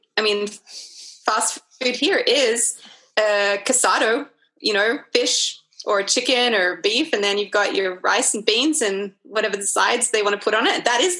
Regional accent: Australia; So I think I had a pretty amazing Australian childhood. I didn't really classify it as Australian when I was a child.

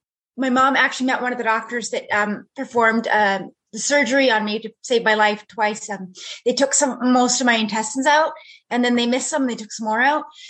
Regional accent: Canada; I'm Canadian.

